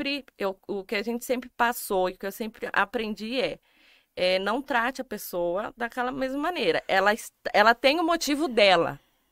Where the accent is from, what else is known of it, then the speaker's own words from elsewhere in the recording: São Paulo, Brazil; born there; Então, gente, eu sou paulista mesmo, nasci lá...